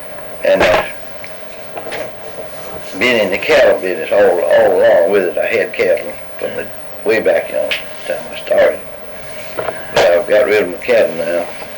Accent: Alabama, United States; born there; I was born in Pike County, near the Zebulun Church.

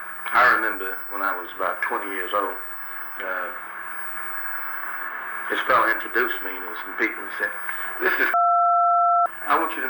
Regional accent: Dallas, Texas, United States; that neighborhood in East Dallas, right over by Fair Park, Haskell Avenue, you know, I grew up on Avenue, you know, in that area around there.

